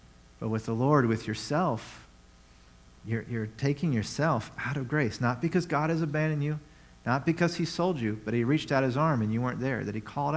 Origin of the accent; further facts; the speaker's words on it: the South, United States; And even where I grew up in the South, I'll say this, is that there are many people who go to church who don't want to hear truths from the scripture right now.